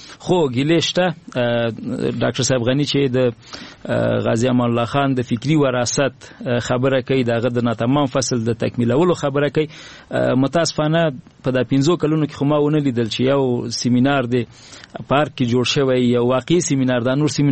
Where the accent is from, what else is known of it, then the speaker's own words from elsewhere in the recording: Nangarhar, Afghanistan; زه د ننګرهار ولایت یم